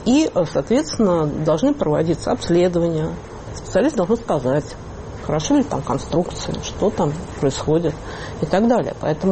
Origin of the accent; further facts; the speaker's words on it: Moscow, Russia; я выросла в пятиэтажке в Измайлово. Бывали такие периоды в моей жизни, когда я куда-то выезжала, но я неизменно возвращалась в пятиэтажку, сейчас живу в ней.